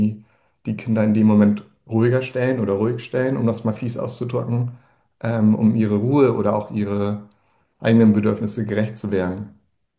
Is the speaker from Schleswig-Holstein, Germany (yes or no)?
yes; Kiel, Schleswig-Holstein, Germany; ich komme aus Kiel, das ist direkt an der Ostsee und wir haben die Förde hier direkt in der Nähe